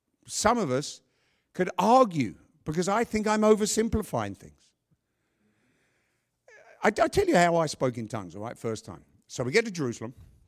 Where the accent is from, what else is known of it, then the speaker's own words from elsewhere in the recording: London, United Kingdom; I'm from London, England.